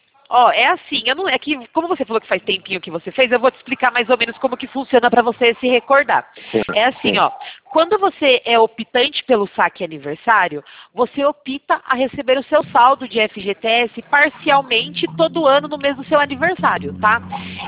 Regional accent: Sorocaba, São Paulo, Brazil; Eu sou de Sorocaba.

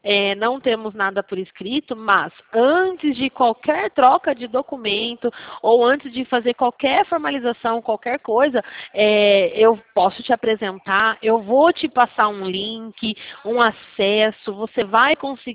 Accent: Rio Claro, São Paulo, Brazil; Isso, interior de São Paulo.

